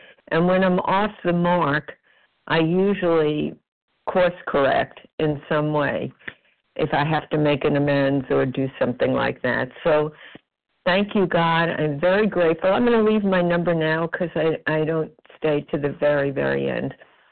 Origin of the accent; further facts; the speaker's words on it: New York City, New York, United States; I'm from New York City